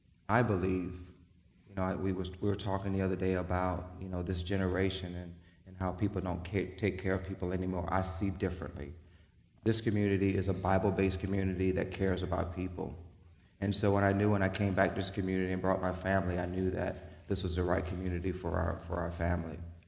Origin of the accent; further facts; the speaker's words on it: Florence, South Carolina, United States; because I'm from Florence, and I love this community.